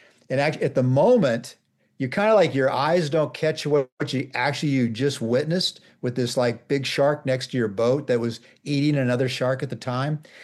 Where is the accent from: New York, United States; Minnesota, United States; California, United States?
California, United States; Monterey; because I grew up here in the Monterey area, there have been a few attacks in the early 70s on surfers mainly.